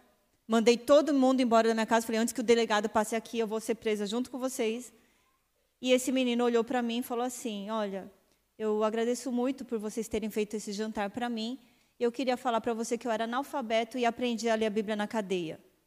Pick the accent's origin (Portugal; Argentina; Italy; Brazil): Brazil; São Paulo; Eu sou de São Paulo. E estava lá, então, fora de casa pela primeira vez.